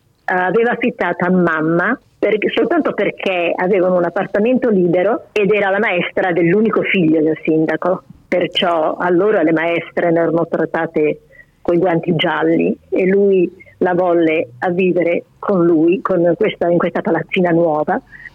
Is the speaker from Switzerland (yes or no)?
no; Matulji, Primorje-Gorski Kotar County, Croatia; born there; Sono nata a Mattuglie, a Giussi, vicino a Mattuglie, in provincia di Fiume, allora, era Italia, perché mamma insegnava là e papà era militare.